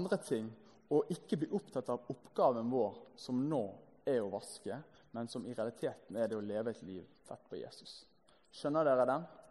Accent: Bergen, Vestland, Norway; så har vi masse sånn inne i skapet hjemme i Bergen

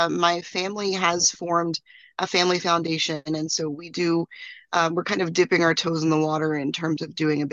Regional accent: Memphis, Tennessee, United States; now in Edmonton, Canada; I live in Edmonton, Canada, but I'm American, born and raised in Memphis, Tennessee.

